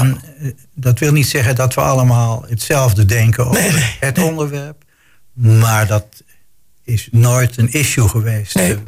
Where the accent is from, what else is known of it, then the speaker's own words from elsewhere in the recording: Amsterdam, North Holland, Netherlands; ik weet dat omdat ik uit Amsterdam kom